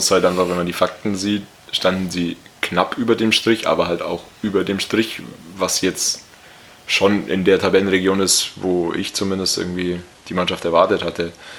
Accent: Scotland, United Kingdom; Ich habe das jetzt auch nach meinem besten Wissen als Schotte.

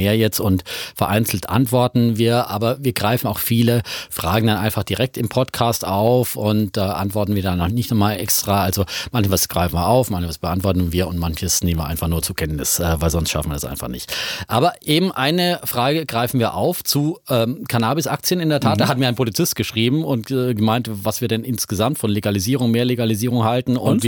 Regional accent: Bavaria, Germany; hätte ich als Bayer natürlich wissen müssen

